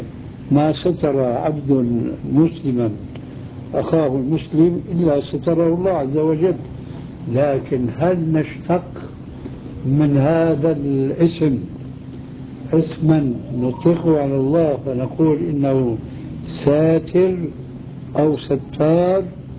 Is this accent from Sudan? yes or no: no; Syria; عندنا في سوريا يقولون توكلنا على الله عليك